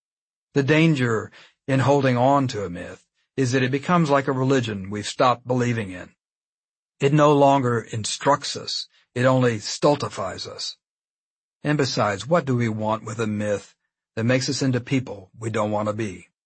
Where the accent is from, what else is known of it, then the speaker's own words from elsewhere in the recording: Texas, United States; Seeing these movies made me feel special as a Texan, but in a fraudulent sort of way. I imagine that every Texas man of my age has experienced the dissonance of failing to live up to the legend in people's minds.